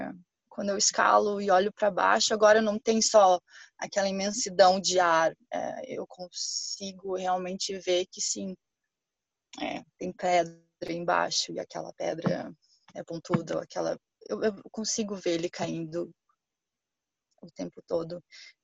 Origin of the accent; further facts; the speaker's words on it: Brazil; moved away; eu sou brasileira, né? Por mais que eu moro aqui há 14, 15 anos, eu nunca passei, eu passei um inverno aqui. Todo inverno eu vou pro Brasil.